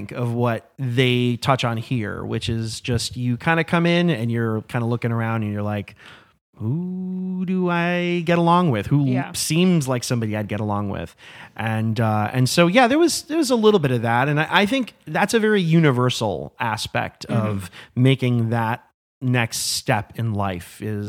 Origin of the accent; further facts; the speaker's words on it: Chicago, Illinois, United States; Yeah, I mean, so I grew up in Chicago, but really the kind of what essentially feels more like the suburbs outside of Chicago.